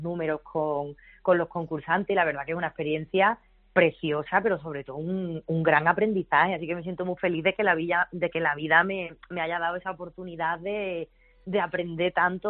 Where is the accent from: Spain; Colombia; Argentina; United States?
Spain; Ronda, Andalusia; siempre voy a estar agradecida al apoyo que me ha dado mi ciudad, mi tierra, porque es verdad que cada vez que ha ocurrido algo importante, Ronda se ha volcado.